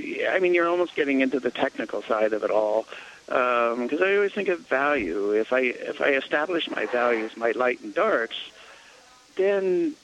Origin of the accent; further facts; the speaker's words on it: Pojoaque, New Mexico, United States; Right. I grew up in Pewaukee. So in between Santa Fe and Española, and kind of the rule when we were growing up was if we want lunch, be there, otherwise be back for dinner.